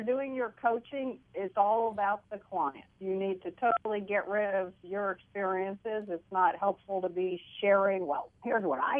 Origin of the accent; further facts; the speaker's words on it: New York City, New York, United States; I'm from New York City. What can I say?